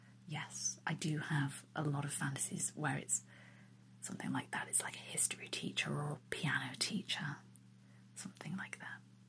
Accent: England, United Kingdom; Very, I think, boringly on my part, I'm English, and I like English accents on men

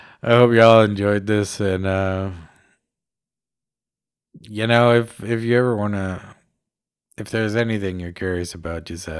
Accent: Namibia; Danish is a second language; now in Denmark; Mine forældre er danskere, men jeg bor her. Min mor bor her, og jeg kommer fra Namibia.

